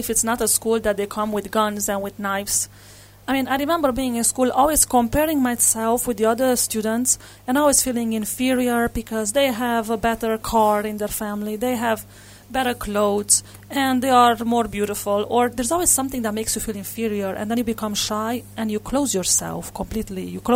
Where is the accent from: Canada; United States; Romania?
Romania; In fact, my family is Hungarian, but I grew up in Romania. And during those days, when I was small, Romania was still a communist country.